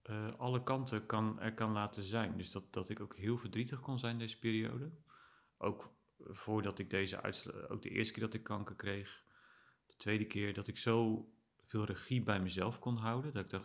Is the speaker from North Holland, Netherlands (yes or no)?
no; Hardinxveld-Giessendam, South Holland, Netherlands; born there; Een ritje naar Hardingsveld, mijn geboorteplaats.